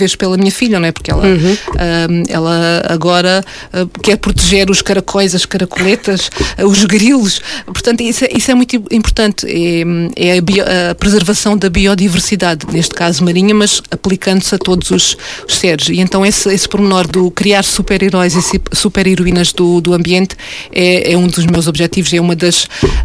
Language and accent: Portuguese; Faro, Portugal; como algarvia que sou, acho que faz parte de nós, o mar faz parte de nós desde sempre, desde pequenos